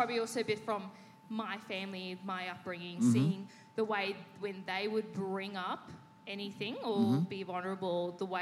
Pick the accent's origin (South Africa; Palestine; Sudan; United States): South Africa; I grew up in South Africa and South Africans, we are strong people.